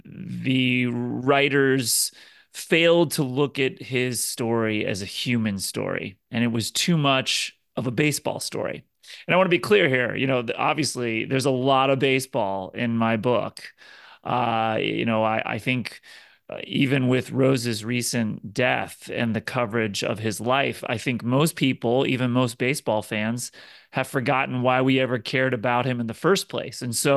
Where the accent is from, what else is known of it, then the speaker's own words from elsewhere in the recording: Cincinnati, Ohio, United States; You know, I'm born and raised in Cincinnati in the 1970s and 80s.